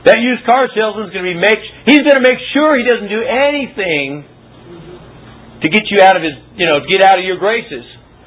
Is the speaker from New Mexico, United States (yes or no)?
yes; Albuquerque, New Mexico, United States; I grew up in Albuquerque, New Mexico. I grew up in the rodeo, state fair, western wear, country music.